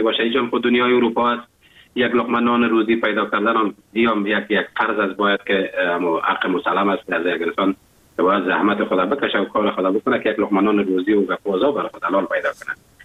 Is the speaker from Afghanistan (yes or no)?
yes; Afghanistan; now in Germany; این همی بود که وقتی که من اروپا آمدم، آلمان آمدم